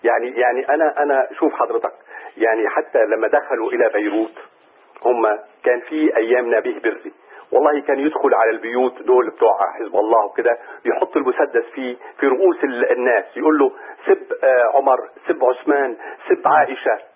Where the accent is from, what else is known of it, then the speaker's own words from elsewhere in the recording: Hama, Hama Governorate, Syria; كنت انا يعني من اهل حماه